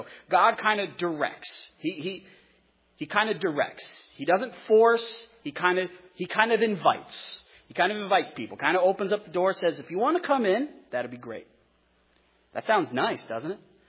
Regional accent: United States; As an American, we don't have kings.

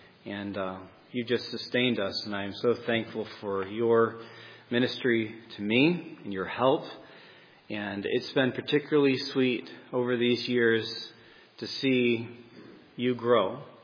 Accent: Michigan, United States; now in New York State, United States; Neither of us, Rachel or I, are from New York State. I come from Michigan, and my wife from the South, Virginia, South Carolina, North Carolina.

